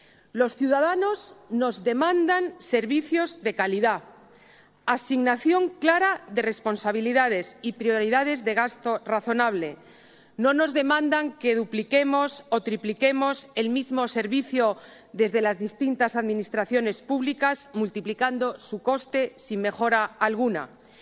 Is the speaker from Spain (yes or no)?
yes; Spain; ante todo somos españoles y queremos contribuir al esfuerzo común de recuperación